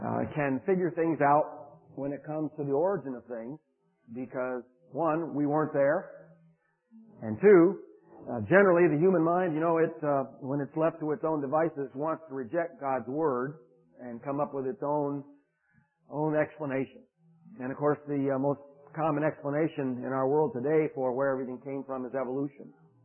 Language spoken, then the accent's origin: English; Indiana, United States; I'm from Northern Indiana, and I'm a Hoosier. I'm a Northerner. I'm a Yankee. I've lived up there for a long time.